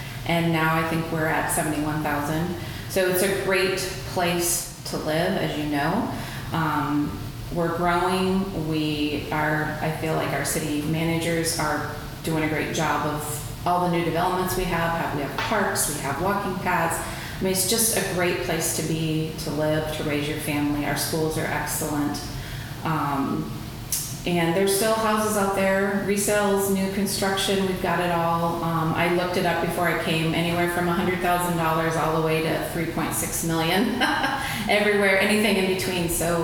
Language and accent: English; New Hartford, Iowa, United States; I grew up in New Hartford, Iowa, which is 10 miles from my house to the Uni Dome is 10 minutes.